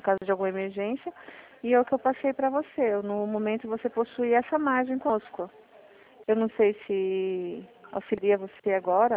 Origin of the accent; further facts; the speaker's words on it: Sorocaba, São Paulo, Brazil; Eu sou de Sorocaba